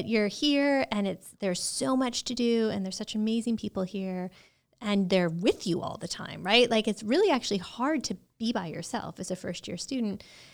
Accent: Michigan, United States; now in Tennessee, United States; Well, so first of all, I have to tell you, I'm from Michigan originally.

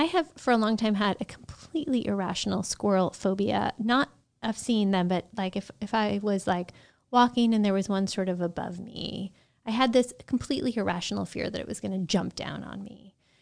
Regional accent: Michigan, United States; now in Nashville, United States; So since I'm from Michigan, I do find Nashville fall to be confusing.

